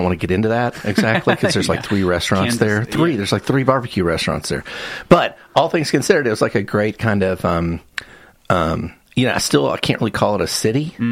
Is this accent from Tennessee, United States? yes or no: no; Owensboro, Kentucky, United States; I am originally from Western Kentucky. I'm from Owensboro.